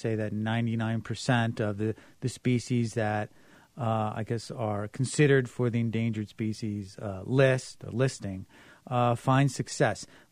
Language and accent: English; Florida, United States; Manatees, Florida manatees. I'm from Florida.